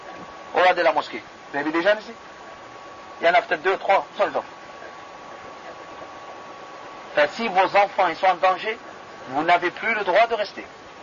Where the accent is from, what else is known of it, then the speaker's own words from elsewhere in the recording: Algeria; Je suis algérien